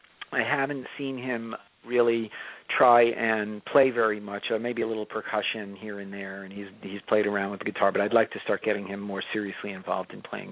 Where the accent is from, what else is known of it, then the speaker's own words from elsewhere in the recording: Long Island, New York, United States; I grew up on Long Island.